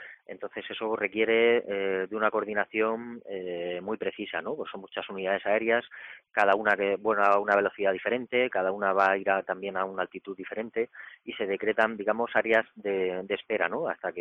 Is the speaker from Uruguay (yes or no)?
no; Region of Murcia, Spain; Y siendo murciano, tenía claro que me quería quedar aquí.